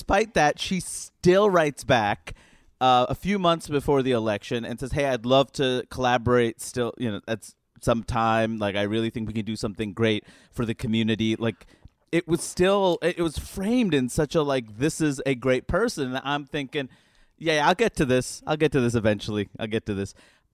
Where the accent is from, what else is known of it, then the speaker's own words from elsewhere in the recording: Jackson Heights, New York, United States; you know, I grew up in Jackson Heights, and I thought that was so cool.